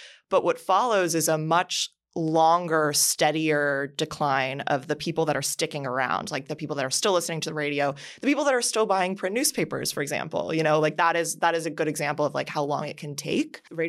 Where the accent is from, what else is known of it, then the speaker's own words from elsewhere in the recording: Miami, Florida, United States; Like, I'm thinking, like, for me growing up in Miami, it was a completely different, probably, radio slate for a lot of it.